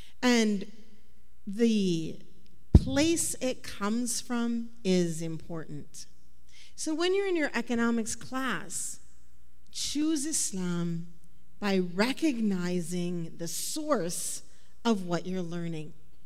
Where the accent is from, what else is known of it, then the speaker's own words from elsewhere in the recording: Minnesota, United States; I'm from Minnesota, so it's cold.